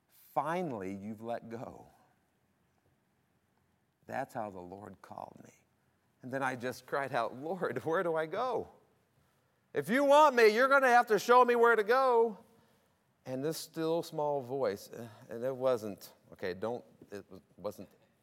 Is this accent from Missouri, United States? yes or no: yes; Missouri, United States; And in my home state of Missouri, I looked and there is a place, bingo, 100 square mile radius, no church.